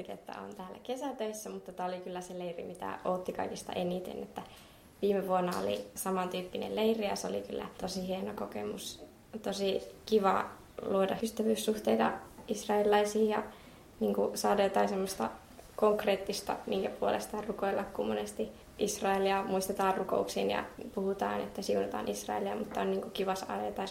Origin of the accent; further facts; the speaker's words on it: Oulu, North Ostrobothnia, Finland; minäkin olen tästä Oulusta ja olen täällä nyt kesätöissä ollut jo muutamana kesänä ja nyt taas tänä kesänä.